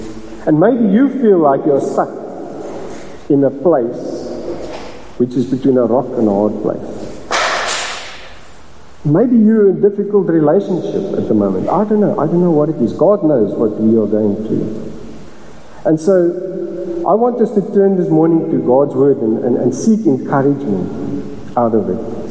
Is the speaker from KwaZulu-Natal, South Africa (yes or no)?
yes; Durban, KwaZulu-Natal, South Africa; now in Cape Town, South Africa; I'm from Durban, Durbanite. But we met in Roodepoort, and that's where we raised our daughter, Bernice.